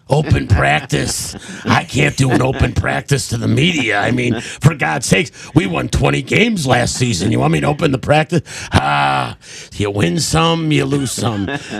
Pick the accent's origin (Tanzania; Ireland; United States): United States; Detroit, Michigan; I'm from Detroit, and I think that that's exactly what you're talking about, is it doesn't matter where you're transplanted from.